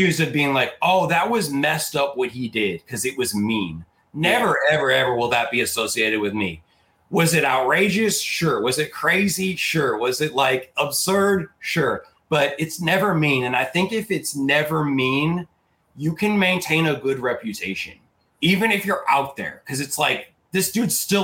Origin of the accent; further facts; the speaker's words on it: Missouri, United States; I'm a redneck. Like, I'm from Southern Missouri, dude.